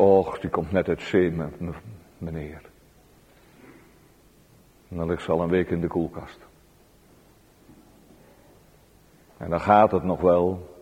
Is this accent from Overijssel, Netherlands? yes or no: no; Elburg, Gelderland, Netherlands; En vroeger in mijn jeugd in Elburg was dat onder de jongeren